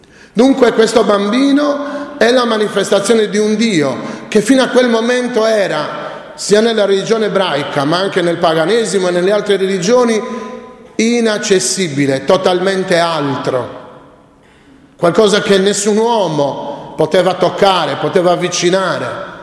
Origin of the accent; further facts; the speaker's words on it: Sardinia, Italy; noi, se vogliamo parlare in senso ampio, come italiani, ancora di più come sardi